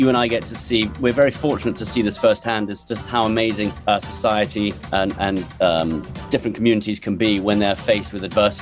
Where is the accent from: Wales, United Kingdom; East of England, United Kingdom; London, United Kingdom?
London, United Kingdom; now in Washington, United States; I've just moved from London to DC to take this new opportunity at the State Department. And look, I was born and raised in London.